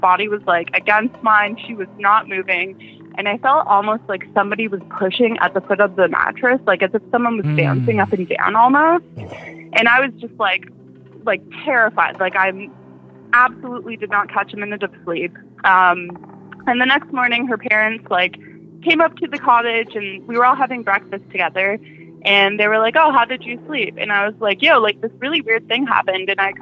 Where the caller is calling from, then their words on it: Ottawa, Ontario, Canada; and I am from Ottawa.